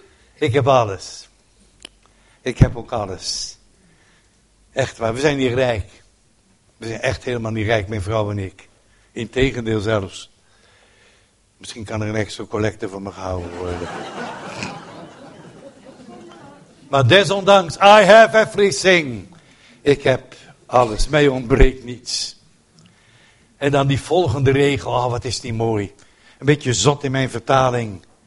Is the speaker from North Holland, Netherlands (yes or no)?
yes; Amsterdam, North Holland, Netherlands; Ik ben Amsterdammer, ik weet weinig van land en van bomen af.